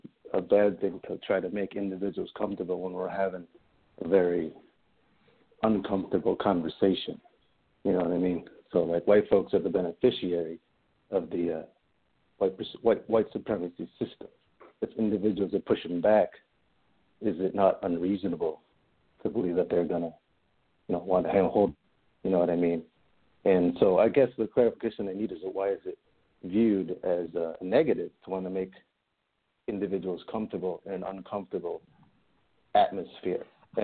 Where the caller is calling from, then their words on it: Cleveland, Ohio, United States; Hey, Scott. … I'm calling from the Cleveland area.